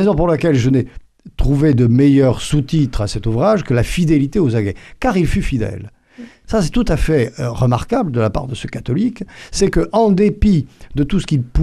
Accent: Bordeaux, Nouvelle-Aquitaine, France; born there; also born or lived in Pau; Je suis né à Bordeaux et mes racines ont été au fil de mon histoire personnelle paloise.

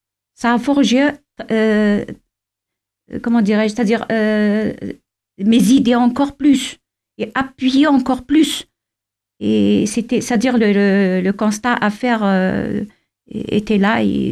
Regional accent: Algeria; Je suis kinésithérapeute retraitée dans mon pays d'origine qui est l'Algérie.

